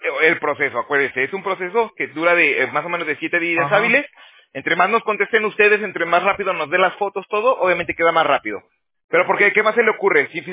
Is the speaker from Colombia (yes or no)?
no; Aguascalientes, Mexico; moved away; also born or lived in Toronto; yo soy de Aguascalientes, señor Robert. Yo me salí de Aguascalientes hace, ya van 13 años. Pero primero me fui a Toronto. Estuve en Canadá y un rato, yo trabajaba en roofing, en gutters y todo eso. Y luego me vine para acá, para California.